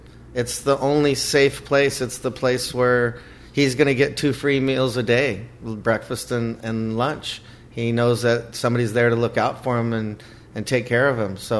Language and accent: English; Washington, United States; I'm from Washington State.